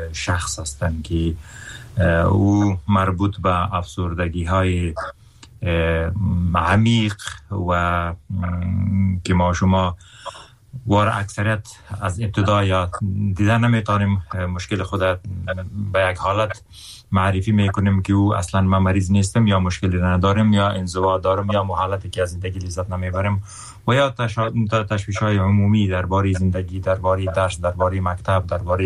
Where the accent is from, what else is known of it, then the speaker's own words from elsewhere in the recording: Afghanistan; من افغان هستم